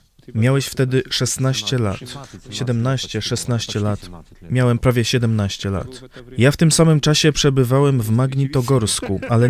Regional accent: Sakhalin Oblast, Russia; also born or lived in Kyrgyzstan; urodziłem się w Kirgizji. Mieszkaliśmy w Kirgizji do pierwszej klasy szkoły podstawowej. Miałem wtedy 7 lat. Potem przeprowadziliśmy się na wyspę Sachalin. Daleko, tak, daleko, z mamą. To na samym Dalekim Wschodzie. Tak, tuż przy Japonii.

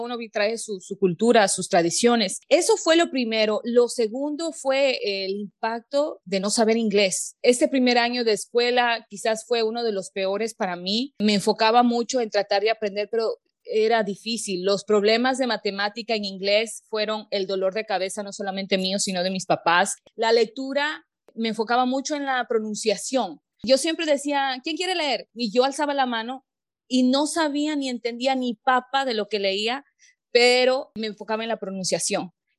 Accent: Ecuador; moved away; Me siento muy honrada en poder compartir mi historia para todos esos hermanos ecuatorianos que han salido de nuestro hermoso Ecuador

